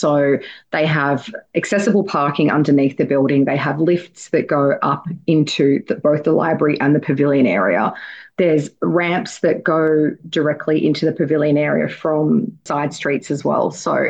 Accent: Sydney, New South Wales, Australia; I was born and bred in the Inner West.

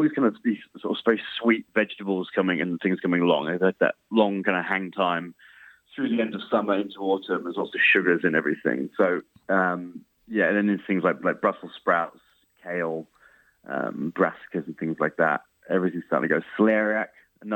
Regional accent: United Kingdom; I really like autumn. Being a British expat, the temperature comes down to something I'm much more comfortable with.

